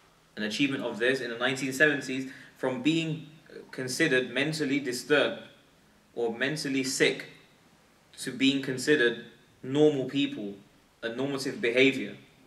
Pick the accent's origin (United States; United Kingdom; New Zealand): United Kingdom; Stamford Hill, London; I'm from Stamford Hill, I'm a Hackney boy.